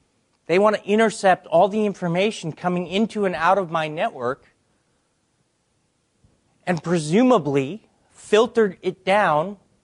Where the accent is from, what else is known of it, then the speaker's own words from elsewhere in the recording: United States; I'm an American and I like doing business in America